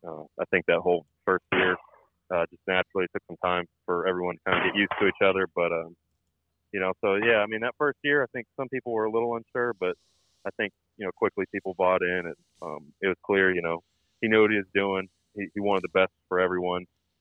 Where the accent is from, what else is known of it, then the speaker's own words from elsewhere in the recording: Plano, Texas, United States; I'm living back in Plano right now, my hometown, just north of Dallas.